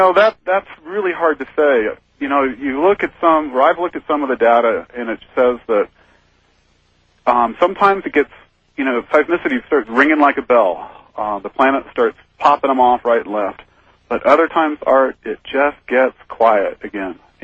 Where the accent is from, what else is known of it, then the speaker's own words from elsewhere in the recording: Hayward, California, United States; I grew up near Hayward, so I've got some local interest there.